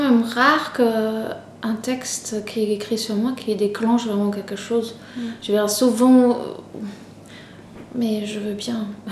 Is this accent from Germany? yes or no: yes; Germany; moi comme Allemande avec cette histoire c'est un peu lourd de porter ça